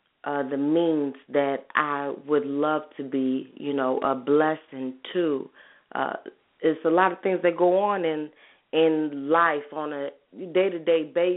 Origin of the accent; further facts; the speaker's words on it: Chicago, Illinois, United States; And like I was saying earlier, I'm from Chicago, and it just troubles me